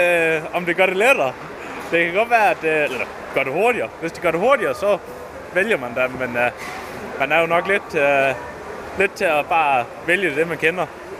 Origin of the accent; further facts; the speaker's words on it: Jutland, Denmark; nu kommer jeg jo fra Jylland